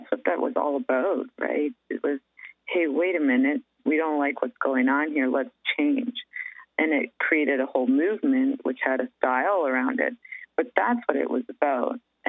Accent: Vancouver, British Columbia, Canada; I think definitely growing up in Vancouver and being close to nature

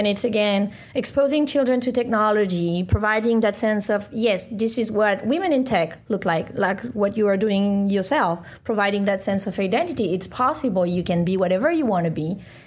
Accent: France; now in Caribbean; I moved away from France 6,000 miles. I thought it was a good distance straight to the Caribbean.

